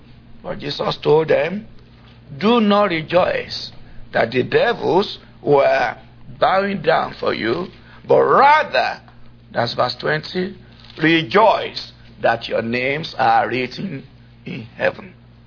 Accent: Nigeria; I'm a Nigerian.

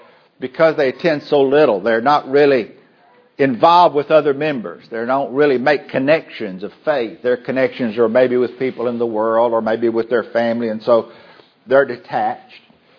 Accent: Port Arthur, Texas, United States; I've been in Umbo for 32 years. I've been hearing it the whole time. I grew up in Port Arthur, Texas.

